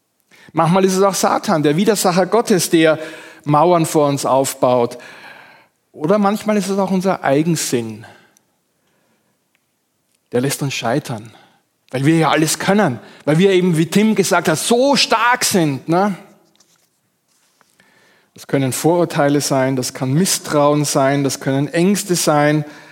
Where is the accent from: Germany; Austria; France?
Austria; Graz, Styria; vor vielen Jahren in einer Zeitung in meiner Heimatstadt Graz gelesen